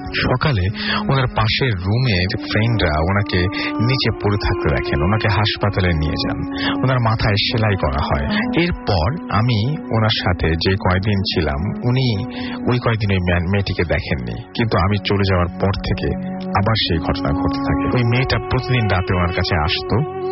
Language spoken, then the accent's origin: Bangla; Khulna, Khulna Division, Bangladesh; also born or lived in Cyprus; আমার home town Khulna.